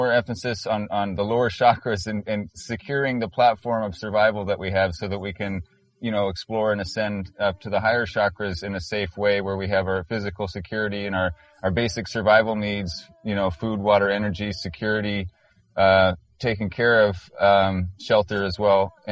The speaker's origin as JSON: {"language": "English", "region": "Northwest", "country": "United States", "tie": "born or raised there", "said": "I grew up in the Northwest and she grew up in Southern California"}